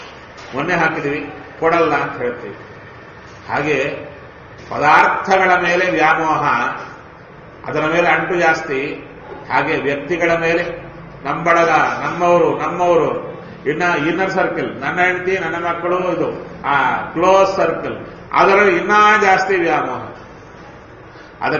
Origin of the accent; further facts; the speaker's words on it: Kurnool, Andhra Pradesh, India; ನಮ್ಮ ಊರು ಕರ್ನೂಲು ಅಂತ. ಕರ್ನೂಲು ಅಂದ್ರೆ ಮಂತ್ರಾಲಯ ಪಕ್ಕ.